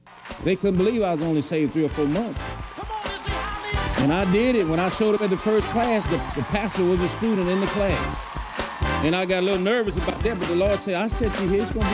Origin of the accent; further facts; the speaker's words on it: Louisiana, United States; I'm from Louisiana. I'm here for the summer.